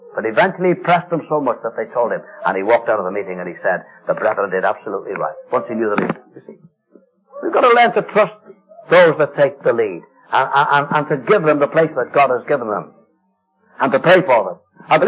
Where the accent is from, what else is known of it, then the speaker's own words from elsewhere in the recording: Liverpool, North West England, United Kingdom; in the little Assembly I was brought up in Liverpool